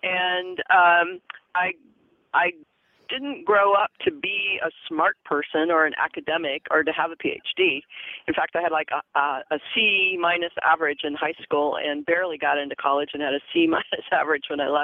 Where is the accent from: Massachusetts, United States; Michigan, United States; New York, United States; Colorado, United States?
Michigan, United States; Detroit; I grew up in outside Detroit and, 8 brothers and sisters.